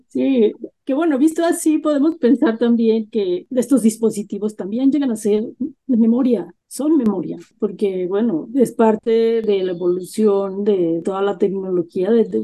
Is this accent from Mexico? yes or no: yes; Mexico; como mexicanos, los códices es un magnífico ejemplo porque nos representa